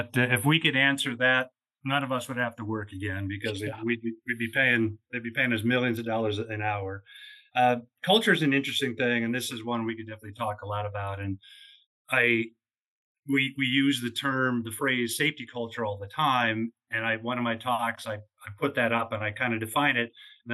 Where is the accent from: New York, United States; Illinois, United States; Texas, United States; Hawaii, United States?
Illinois, United States; Chicago; but I grew up in Chicago, great sports town, like a lot of cities. So that's my sports culture. As I moved around the globe, I adopted, air quotes, adopted the teams that were local